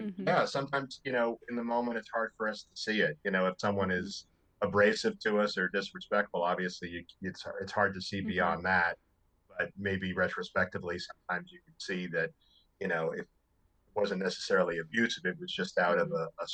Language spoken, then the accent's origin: English; New Jersey, United States; We actually had a general store where I was growing up in Jersey, but it wasn't